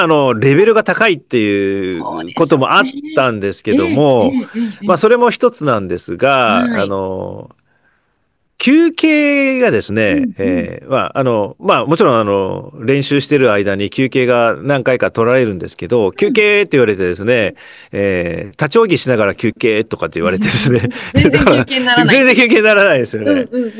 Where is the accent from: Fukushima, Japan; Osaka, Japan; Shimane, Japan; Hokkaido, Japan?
Shimane, Japan; 私は島根県に生まれて海が近いところで育ったので、